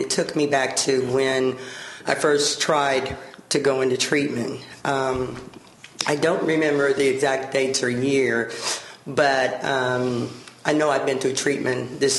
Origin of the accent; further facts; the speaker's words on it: Henderson, Kentucky, United States; born there; Well, I was born in Henderson, Kentucky. My family's from Kentucky.